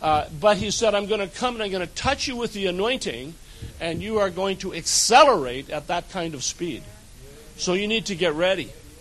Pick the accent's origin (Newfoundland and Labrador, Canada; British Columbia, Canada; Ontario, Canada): British Columbia, Canada; Kelowna; We're from a little city called Kelowna, British Columbia, which is in Western Canada.